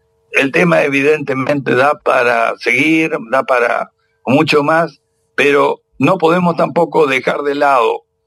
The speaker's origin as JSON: {"language": "Spanish", "region": "Northeast Argentina", "country": "Argentina", "said": "como argentino de la zona nordeste argentina"}